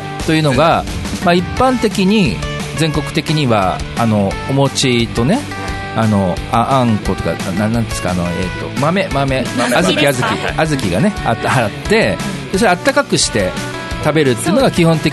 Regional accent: Tokyo, Japan; 僕もね、あやちゃんも東京出身で

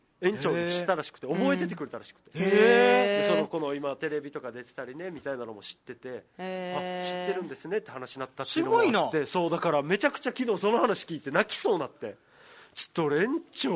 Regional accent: Oroku, Okinawa, Japan; 僕のオロクで生まれ育った実家だった場所ここですって言ったところに

